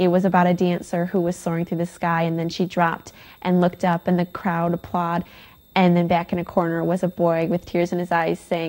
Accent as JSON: {"language": "English", "town": "Livonia", "region": "Michigan", "country": "United States", "tie": "born or raised there", "said": "I grew up in Livonia. I have lived in a house with my parents since I was 4 years old in Livonia."}